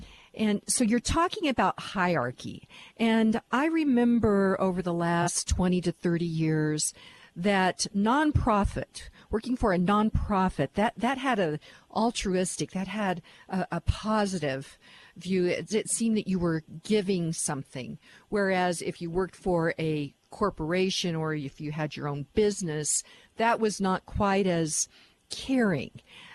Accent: United States; And then because I'm American, it's an American, Americans give a lot.

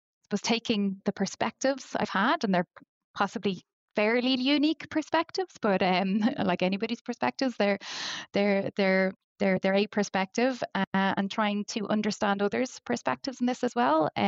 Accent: Ireland; I come from Ireland, so a country like Ireland has absolutely enormous offshore wind resources

